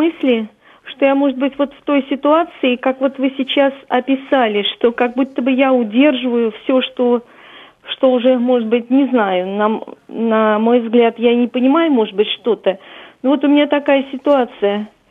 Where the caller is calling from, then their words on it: Moscow, Russia; Я из Москвы